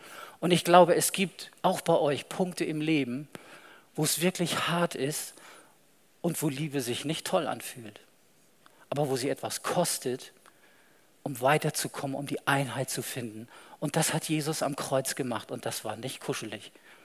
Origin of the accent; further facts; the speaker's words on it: Lübeck, Schleswig-Holstein, Germany; Ich komme ja aus Lübeck ursprünglich, da hat man solche großen Busse wirklich mal gesehen.